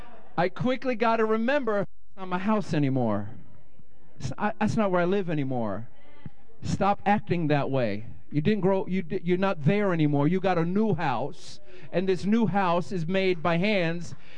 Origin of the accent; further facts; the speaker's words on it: Bronx, New York, United States; now in Connecticut, United States; So, I grew up in the Bronx. I grew up as, yeah, woohoo!